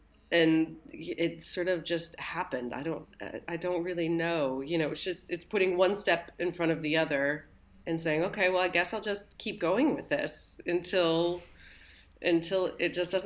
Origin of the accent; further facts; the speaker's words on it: Richmond, Virginia, United States; now in United Kingdom; I'm American, but I live in the UK. And I grew up in Virginia, in Richmond, Virginia.